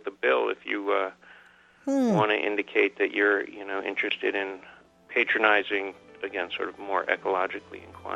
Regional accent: Austin, Texas, United States; at least in my hometown of Austin, Texas

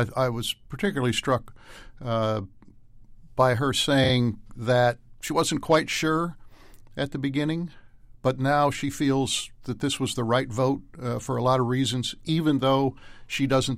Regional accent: Midwest, United States; I grew up in the Midwest, so I have a sense of what that is like.

